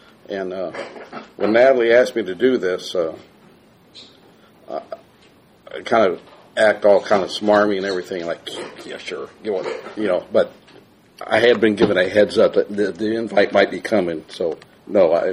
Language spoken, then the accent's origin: English; Peoria, Illinois, United States; born there; I was born in the Methodist Hospital in Peoria, Illinois, October 16, 1950